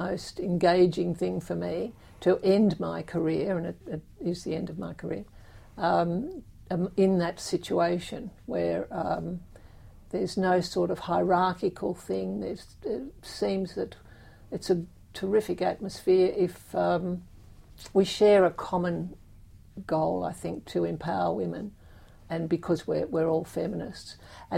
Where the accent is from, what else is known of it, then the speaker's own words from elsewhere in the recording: Sydney, New South Wales, Australia; also born or lived in Melbourne; I was born in Melbourne, but when I was seven, we moved to Sydney, where I lived until I was married. Lived in a seaside suburb, and then I was married at 22 and lived in Sydney for some time thereafter, until I went overseas with my husband.